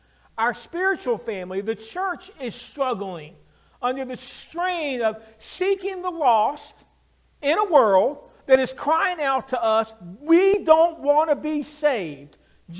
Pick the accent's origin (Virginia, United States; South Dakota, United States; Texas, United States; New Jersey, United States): Virginia, United States; Lynchburg; also born or lived in Charlottesville; now in Waynesboro, United States; We grew up in Lynchburg, Virginia. We lived 17 years in Charlottesville, Virginia, and now we're on year number 11 here in Waynesboro, Virginia.